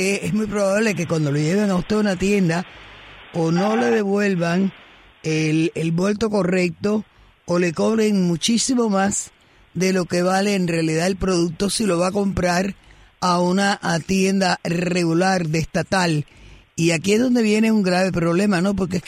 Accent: Cuba; como cubanos

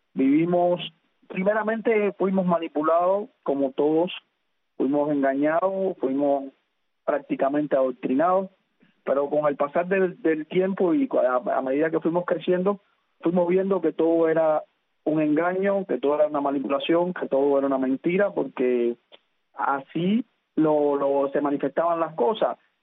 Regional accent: Ciego de Ávila, Cuba; yo soy natural de Ciego de Ávila, el mismo municipio cabecera de Ciego de Ávila, y allí me crié en el seno de una familia humilde.

